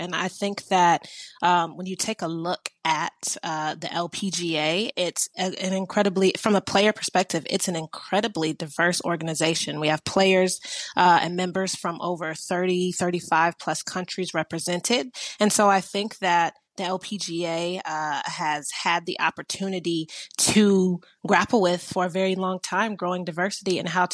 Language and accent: English; Atlanta, Georgia, United States; think about the courses that I grew up playing here in Atlanta.